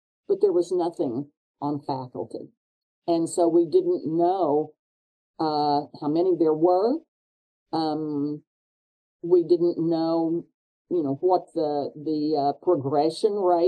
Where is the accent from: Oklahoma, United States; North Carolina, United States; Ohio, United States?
Oklahoma, United States; you may not know that I am Native American. And so there are very few Native Americans as chemistry faculty at R1 institutions, and even fewer female Native Americans. And they're in Oklahoma. When you're growing up, Oklahoma has a lot of Native Americans.